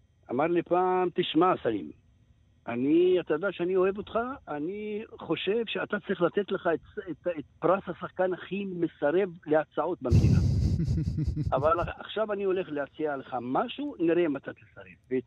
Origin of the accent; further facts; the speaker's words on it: Palestine; אני פלסטיני.